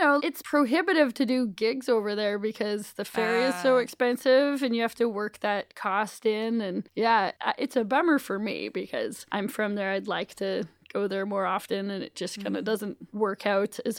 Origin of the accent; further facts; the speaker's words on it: Courtenay, British Columbia, Canada; I'm from a small-ish town on Vancouver Island. Vancouver itself is on the mainland, and then Vancouver Island is a big island close by, and the town I'm from is called Courtenay, British Columbia. It's a lovely place.